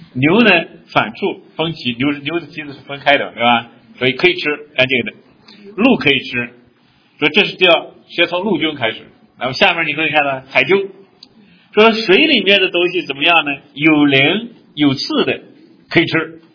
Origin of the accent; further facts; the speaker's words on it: China; 我们中国人大概是海陆空三种通吃，是吧？